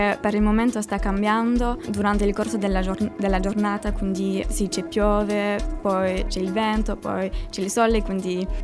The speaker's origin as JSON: {"language": "Italian", "country": "France", "second_language": "Italian", "moved": "as an adult", "lives_now": "Cagliari, Italy", "said": "Di Francia."}